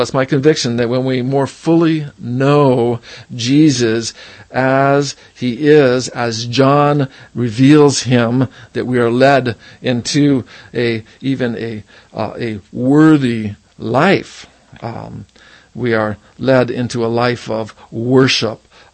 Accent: Hawaii, United States; moved away as an adult; also born or lived in Boulder / East Coast; Oh, well, I was born in Hawaii in 1956, and my mom and dad were Nat and Gail. I went to this elementary school and that other school. Then I traveled to the mainland to go to college in Boulder

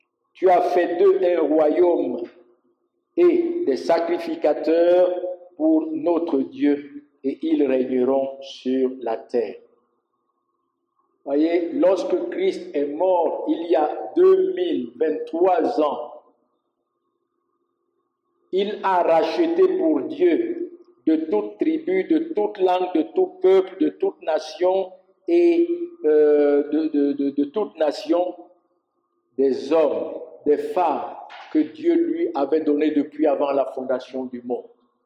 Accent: Cameroon; Je suis Camerounais, lui il est Éthiopien, moi je suis Camerounais

